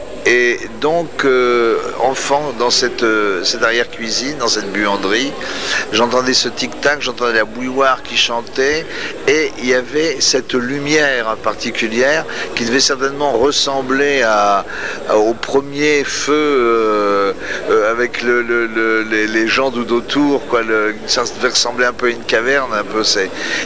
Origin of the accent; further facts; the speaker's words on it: Grand Est, France; born there; je suis né dans les Ardennes, donc dans une forêt légendaire.